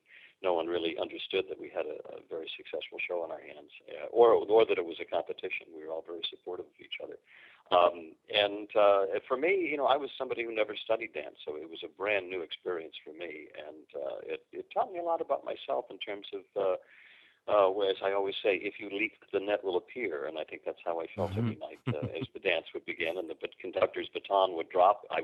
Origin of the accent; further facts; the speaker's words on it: Boston, Massachusetts, United States; I've been a diehard fan since I grew up in the Boston area